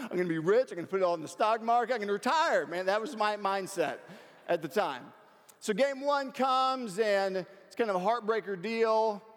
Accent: Houston, Texas, United States; I'm a true Astros fan, all right? I was raised in Houston. I love the Astros.

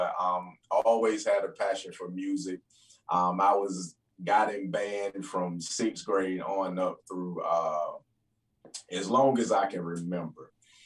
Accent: New Bern, North Carolina, United States; Well, I'm from New Bern, North Carolina, born and raised.

